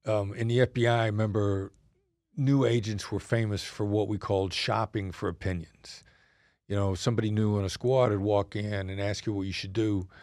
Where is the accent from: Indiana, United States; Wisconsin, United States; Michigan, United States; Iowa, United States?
Iowa, United States; I mean, you know, I grew up in Iowa.